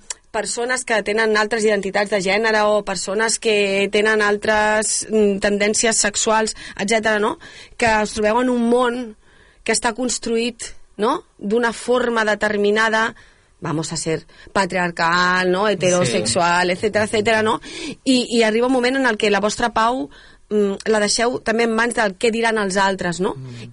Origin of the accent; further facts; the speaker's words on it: El Vendrell, Catalonia, Spain; jo quan més conec el meu poble, més m'agrada. O sigui, quan més conec el Vendrell, més m'agrada el Vendrell.